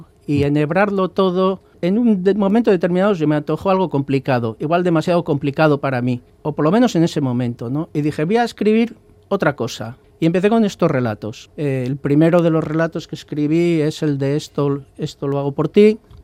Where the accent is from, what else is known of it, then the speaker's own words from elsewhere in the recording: Basauri, Basque Country, Spain; ya tengo una edad, como has dicho, yo soy de Basauri, fui a la escuela franquista